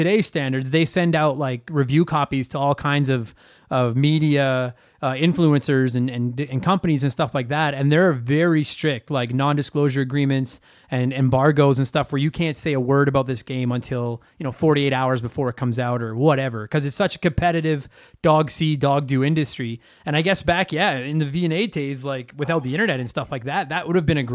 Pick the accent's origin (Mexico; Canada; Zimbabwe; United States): Canada; Calgary, Alberta; Like, I grew up in Calgary.